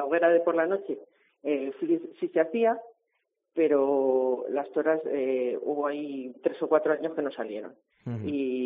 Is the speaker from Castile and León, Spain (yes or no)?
yes; Castile and León, Spain; la cultura de mi pueblo, y además que está ahí al lado de Ávila